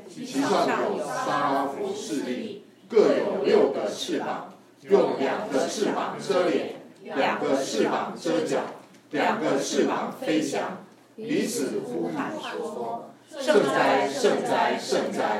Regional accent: China; 其实我们中国人都不懂得休假，老实说

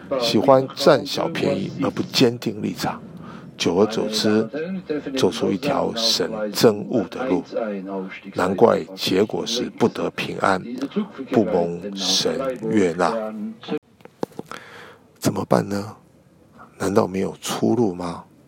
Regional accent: China; 对我们中国人最赖最内行的就是拉关系、走后门了。

